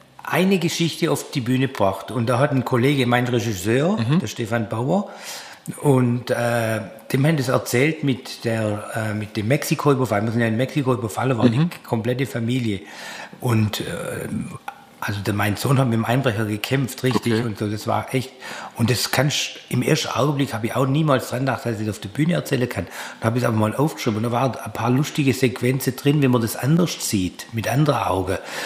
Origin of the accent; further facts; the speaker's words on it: Baden-Württemberg, Germany; Als Schwabe ist es dann nicht